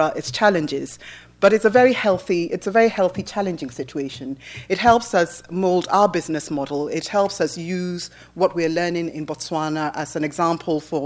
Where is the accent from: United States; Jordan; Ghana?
Ghana; It's exciting for me as an African, I'm from Ghana